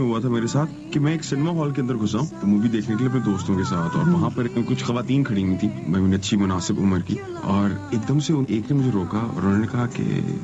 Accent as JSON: {"language": "Urdu", "town": "Lahore", "region": "Punjab", "country": "Pakistan", "tie": "born there", "moved": "as an adult", "lives_now": "Karachi, Pakistan", "said": "پیدائش لاہور کی ہی ہے اور اس کے بعد کام کے سلسلے میں مجھے کراچی ہجرت کرنی پڑی."}